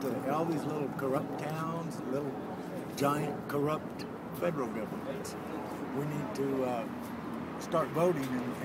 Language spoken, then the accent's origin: English; Montana, United States; I'm from Montana.